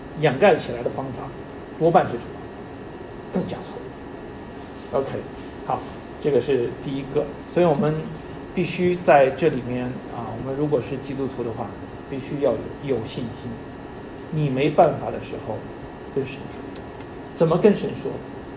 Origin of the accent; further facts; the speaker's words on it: China; 可能我们中国人无法能接受啊